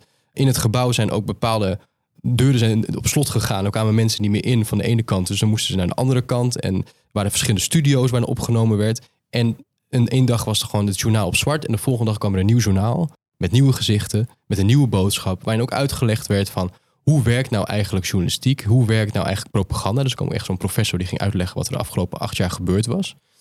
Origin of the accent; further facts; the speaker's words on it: Netherlands; ik ben journalist uit Nederland, ik spreek ze in het Pools aan.